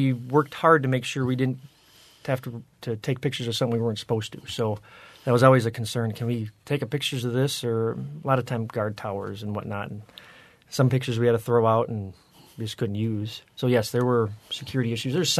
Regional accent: Nekoosa, Wisconsin, United States; I grew up in Nacoosa, and right after high school, I went in active army for a couple of years.

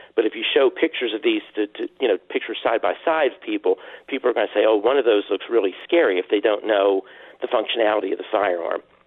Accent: Pennsylvania, United States

